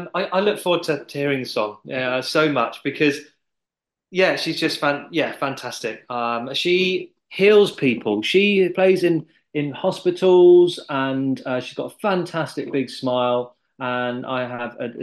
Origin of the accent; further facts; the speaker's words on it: Glastonbury, South West England, United Kingdom; I'm from Glastonbury